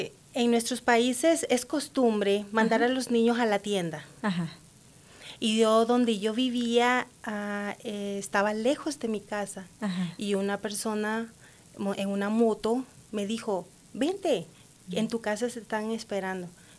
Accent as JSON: {"language": "Spanish", "region": "Managua", "country": "Nicaragua", "lives_now": "Denver, United States", "said": "Soy de Nicaragua. Managua, Nicaragua. La capital es Managua."}